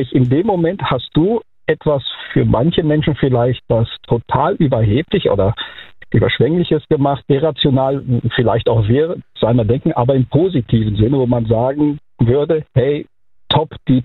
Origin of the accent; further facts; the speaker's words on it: Mainz, Rhineland-Palatinate, Germany; Ich bin aus der Mainzer Ecke.